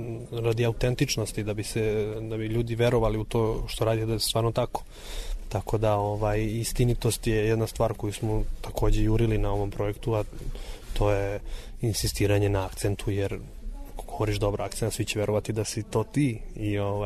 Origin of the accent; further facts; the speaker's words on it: Budva, Budva Municipality, Montenegro; also born or lived in Cetinje; ja sam iz Budve, ja ne govorim tako više, vučem na cetinski i budvanski, tu sam najviše vremena, najveći deo od života probao Cetinje i Budva